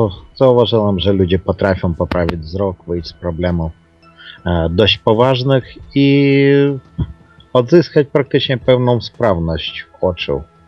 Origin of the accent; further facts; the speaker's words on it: Ukraine; Pochodzę z Ukrainy.